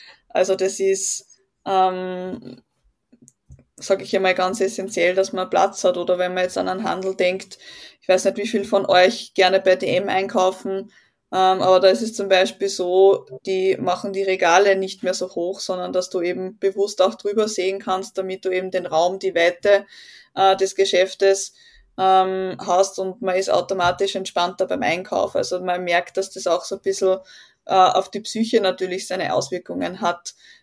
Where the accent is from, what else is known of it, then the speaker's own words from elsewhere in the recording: Linz, Upper Austria, Austria; ich komme aus Linz in Oberösterreich